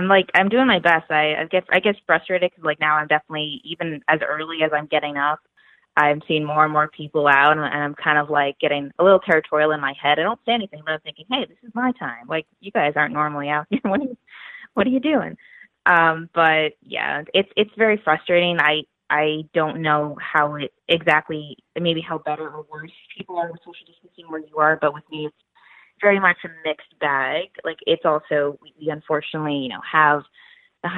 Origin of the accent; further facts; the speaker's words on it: Pennsylvania, United States; now in New York City, United States; Cause New York City, I don't have a backyard, obviously, I grew up in Pennsylvania, so I'm like getting all nostalgic